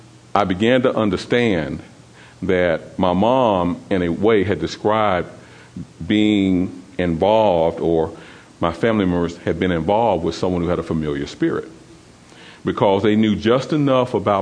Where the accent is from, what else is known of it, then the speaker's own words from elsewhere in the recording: Tennessee, United States; There were some family members of ours who had driven to Nashville, and I'm from Tennessee, who had driven to Nashville